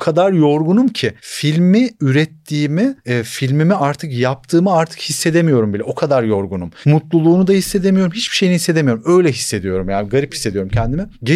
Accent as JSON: {"language": "Turkish", "region": "Malatya", "country": "Turkey", "said": "ben Malatyalıyım."}